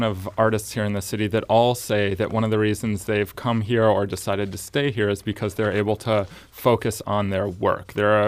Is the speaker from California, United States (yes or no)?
no; Northfield, Minnesota, United States; also born or lived in New York; I'm from Northfield, Minnesota. It's about 40 minutes south of the Twin Cities.